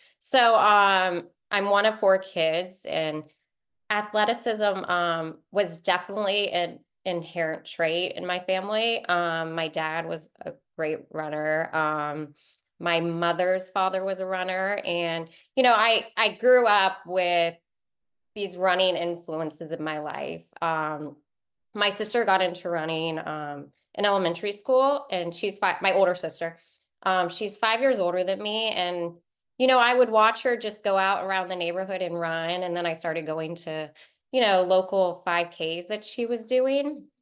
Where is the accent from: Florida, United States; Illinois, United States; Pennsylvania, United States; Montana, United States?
Florida, United States; Orlando; now in Ormond Beach, United States; I'm from Orlando, Florida, but I moved to Ormond Beach, Florida 3 years ago.